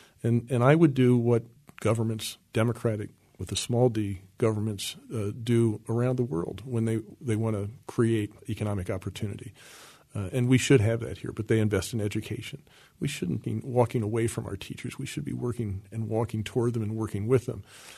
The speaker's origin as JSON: {"language": "English", "region": "Pennsylvania", "country": "United States", "tie": "born or raised there", "said": "Well, you know, I'm from York County, and in York County, the first day of deer season is a religious holiday. Actually, all the schools are closed. So I grew up in that environment"}